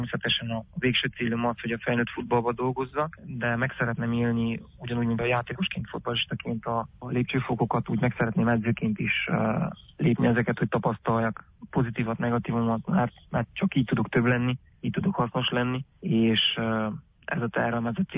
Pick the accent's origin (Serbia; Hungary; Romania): Romania; Transylvania; akik vagyunk és akik élünk itt a szűk Erdélyben, akik székelyek vagyunk, hogy ezt kifele büszkén is vállaljuk